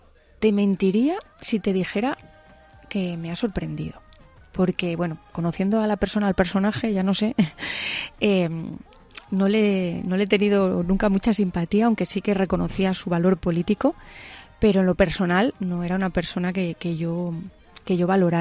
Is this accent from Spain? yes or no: yes; Extremadura, Spain; me siento extremeña, vivo aquí y quiero defender esta tierra